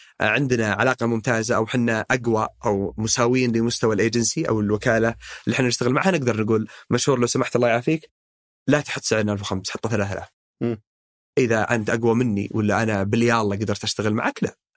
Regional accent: Saudi Arabia; نحن شباب سعوديين

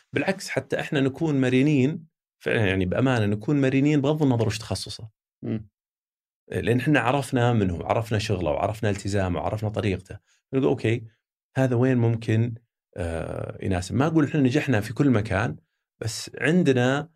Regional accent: Saudi Arabia; نتأكد أنه ما في أحد يستخدمني أنا لأني أنا سعودي

